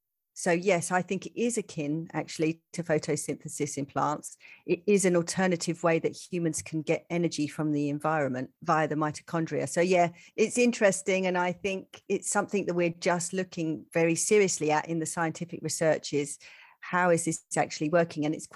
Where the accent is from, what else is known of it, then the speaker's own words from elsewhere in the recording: England, United Kingdom; And I'm an English person, so you think that I might.